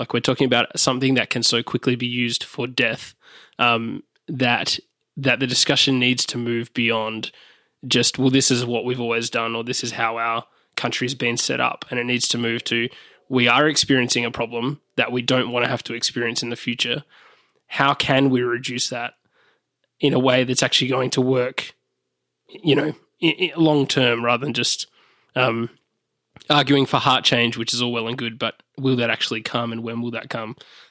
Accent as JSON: {"language": "English", "country": "Australia", "tie": "born or raised there", "lives_now": "United States", "said": "I grew up in Australia going to school that did not have guards or metal detectors at the door."}